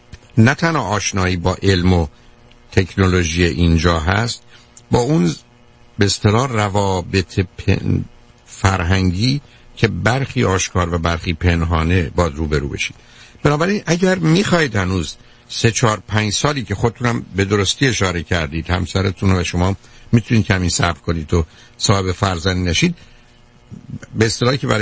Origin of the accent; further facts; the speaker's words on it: Iran; من خودم 2 تا فوق لیسانس اقتصاد روانشناسیمو از دانشگاه تهران گرفتم، ولی وقتی اومدم اینجا